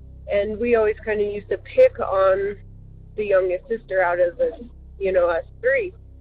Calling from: Colorado, United States; I am calling from Colorado

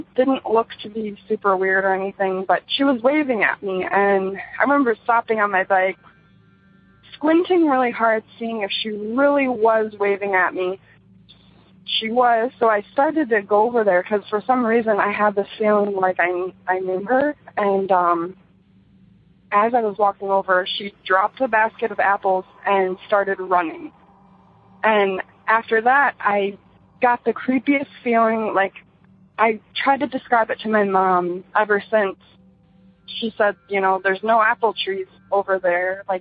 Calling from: Michigan, United States; I'm calling from Michigan.

